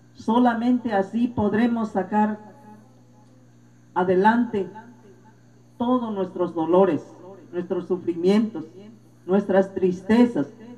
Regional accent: Oaxaca, Mexico; Yo vengo de Oaxaca, de la Sierra Chontal. Allá en mi rumbo, en mi región

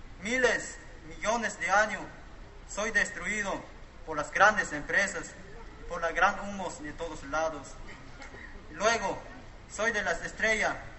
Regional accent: Chiapas, Mexico; Vengo del municipio de La Dignidad. … Mi comunidad es Rancho Las Peñas.

